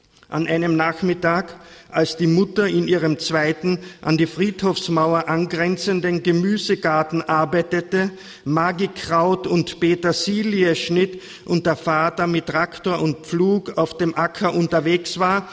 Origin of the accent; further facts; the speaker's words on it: Kammering, Carinthia, Austria; ich täglich mit dem Omnibus von meinem Geburtsort Kammering in die 20 Kilometer weit entfernte Stadt Villach fahren musste